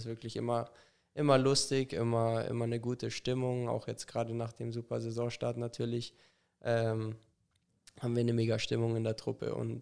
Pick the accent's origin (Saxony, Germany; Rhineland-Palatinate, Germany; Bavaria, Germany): Bavaria, Germany; Munich; Ich komme aus Sendling.